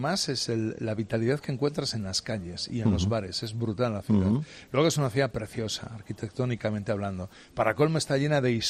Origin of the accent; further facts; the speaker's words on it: Basque Country, Spain; Sí, soy vasco.